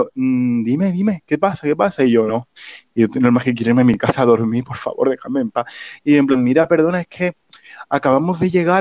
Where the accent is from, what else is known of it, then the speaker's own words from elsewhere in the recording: Spain; pero como bien español que soy